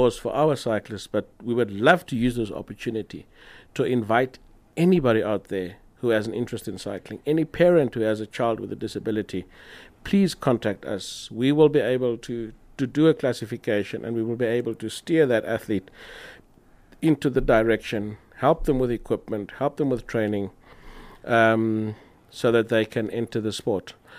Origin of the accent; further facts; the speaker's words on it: Oshana, Namibia; the NPC in the north of Namibia, which is where we are all from. We are from Angwediva or Shakati and the surrounding areas.